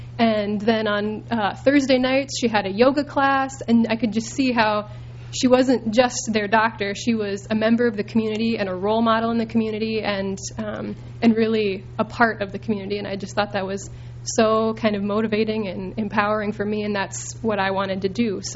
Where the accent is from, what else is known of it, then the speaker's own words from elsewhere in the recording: Ortonville, Minnesota, United States; born there; And so I was actually born in Ortonville, Minnesota. So I am a Minnesotan.